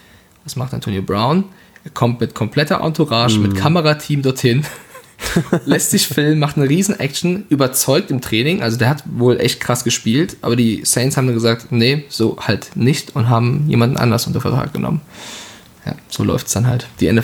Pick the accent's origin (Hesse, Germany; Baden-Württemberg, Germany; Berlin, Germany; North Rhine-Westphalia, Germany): Hesse, Germany; Frankfurt; würde man in Frankfurt sagen, ich bin aus Frankfurt.